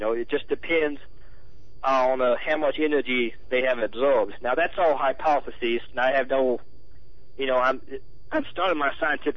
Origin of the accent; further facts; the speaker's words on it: Louisiana, United States; born there; I was born in Louisiana.